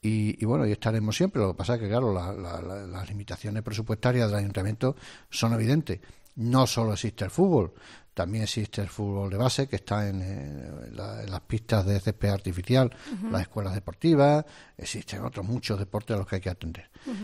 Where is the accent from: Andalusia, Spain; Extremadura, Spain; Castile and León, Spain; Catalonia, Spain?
Extremadura, Spain; aquí somos medio andaluces, ¿no? Porque estamos muy cerca de Andalucía, y aunque somos orgullosamente extremeños, también tenemos ese cariño por Andalucía.